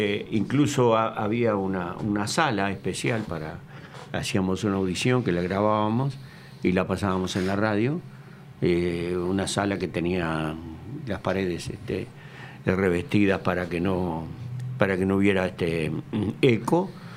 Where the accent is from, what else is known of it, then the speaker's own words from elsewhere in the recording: San José, Uruguay; Yo soy oriundo de San José, vine de afuera, vivía en un apartamento que tenía el banco arriba en la calle Olimar.